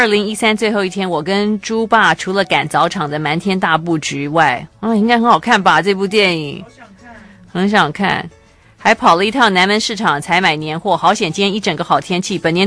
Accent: Taiwan; 我们台湾人

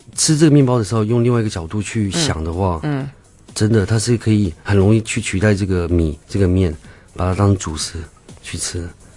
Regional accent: France; Chinese is a second language; 因为我们法国人也是蛮多米的，他们很喜欢吃米

